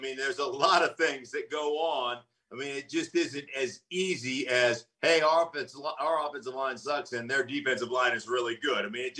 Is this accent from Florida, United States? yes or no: no; Alaska, United States; Well, no, it actually comes from I grew up in Alaska.